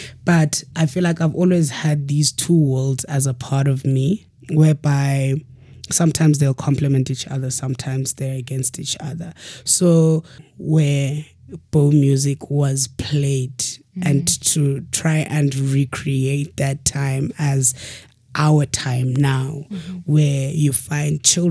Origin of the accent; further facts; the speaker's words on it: Eastern Cape, South Africa; growing up in Eastern Cape, I wouldn't say I was exposed to these instruments, but I was exposed to a lot of singing